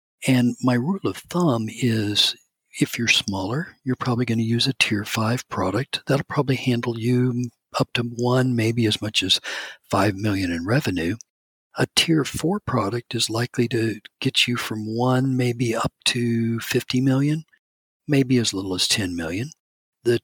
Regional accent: Kansas, United States; but I'm from Kansas, which is the center part of the U.S.

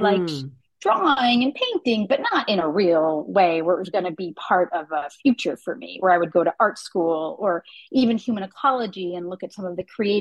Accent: Chappaqua, New York, United States; So I actually grew up where I live right now, not in the exact house, but I grew up in Chappaqua, which is in Westchester, New York.

